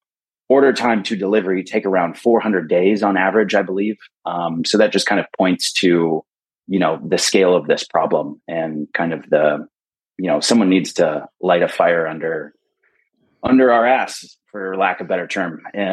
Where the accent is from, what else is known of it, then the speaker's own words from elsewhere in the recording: United States; And I'm like, well, I'm American.